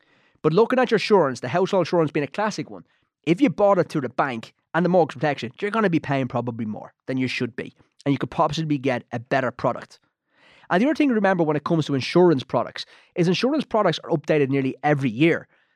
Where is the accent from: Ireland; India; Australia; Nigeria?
Ireland; But we're Irish. We don't like hassle. We don't like change.